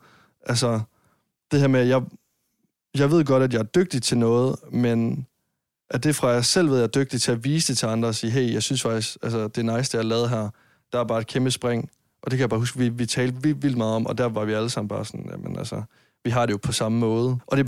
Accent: Varde, Region of Southern Denmark, Denmark; now in Copenhagen, Denmark; da jeg boede hjemme i Varde

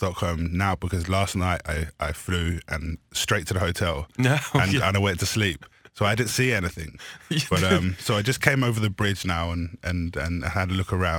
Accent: Brighton, South East England, United Kingdom; I'm not, no. I'm from Brighton in the UK.

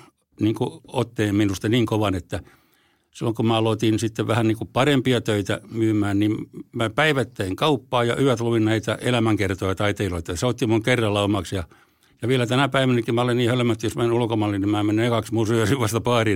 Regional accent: Tavastia, Finland; vaikka mä olen hämäläinen

